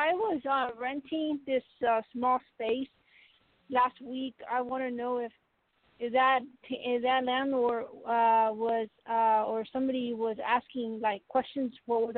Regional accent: Colorado, United States; Colorado.

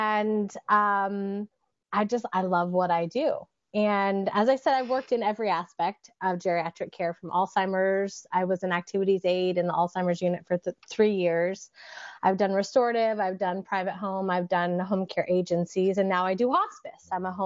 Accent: Montana, United States; now in Washington State, United States; I was born in Washington State, and I live in Washington State now. But I grew up in Montana in a town of 12,000 people.

